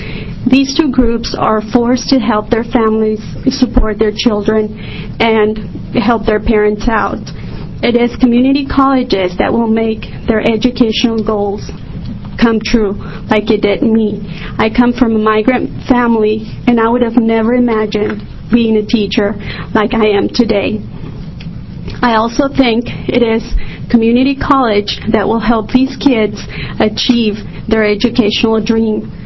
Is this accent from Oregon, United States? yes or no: yes; Milton-Freewater, Oregon, United States; I'm from Mountain Free Water.